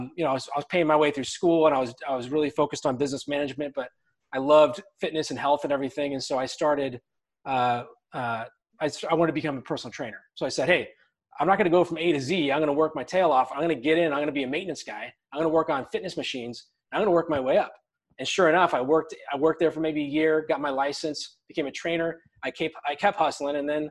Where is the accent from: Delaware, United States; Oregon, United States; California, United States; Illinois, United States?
Oregon, United States; Portland; Yeah, so I was born in Portland Metro, Portland, Oregon, that is. You know, grew up kind of a middle-class kid.